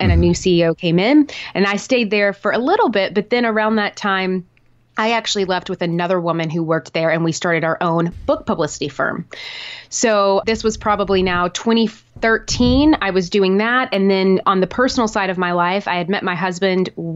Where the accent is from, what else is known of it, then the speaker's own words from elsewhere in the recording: Nashville, Tennessee, United States; moved away as an adult; also born or lived in New York; I'm from Tennessee, originally from Nashville, went to the University of Tennessee, moved to New York over 10 years ago